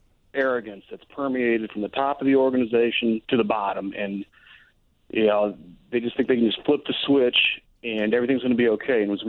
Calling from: Houston, Texas, United States; I'm calling from Houston, Texas, and I am suffocating with all the Astro fans giddy about their performance

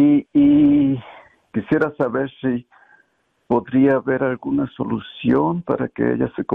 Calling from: California, United States; De California.

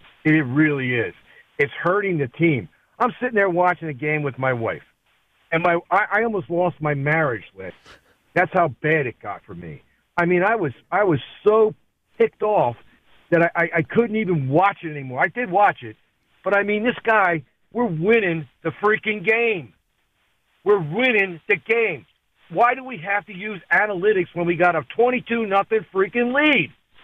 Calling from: Maryland, United States; from Maryland. … from Maryland. It's my first time calling.

